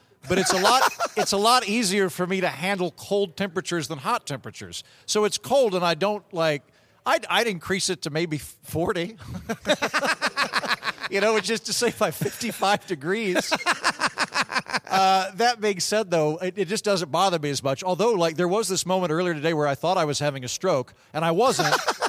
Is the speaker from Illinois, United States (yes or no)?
no; Oklahoma, United States; I'm from Oklahoma, as I've mentioned on the show before.